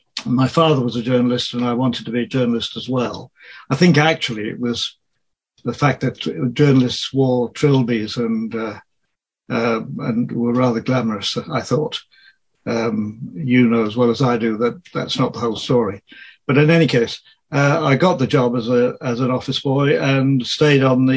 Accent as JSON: {"language": "English", "region": "Wales", "country": "United Kingdom", "said": "I'm from Wales, and I would have been the first of … to have gone to university."}